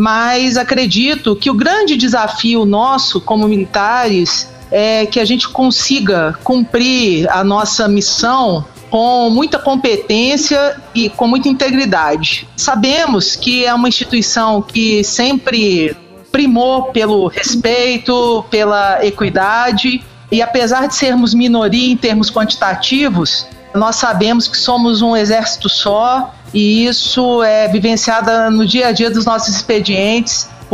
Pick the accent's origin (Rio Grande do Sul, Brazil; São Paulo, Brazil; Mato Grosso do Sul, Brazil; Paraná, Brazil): Mato Grosso do Sul, Brazil; Campo Grande; Eu não sou mineira, eu sou campograndense. Eu nasci em Campo Grande, do Mato Grosso do Sul.